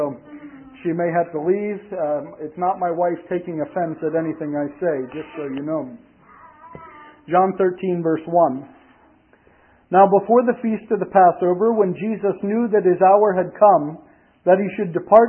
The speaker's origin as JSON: {"language": "English", "town": "Reading", "region": "Pennsylvania", "country": "United States", "tie": "born or raised there", "said": "as was announced, and I'm from Reading, Pennsylvania, about 2 hours east of here. That's generally speaking the area where I grew up."}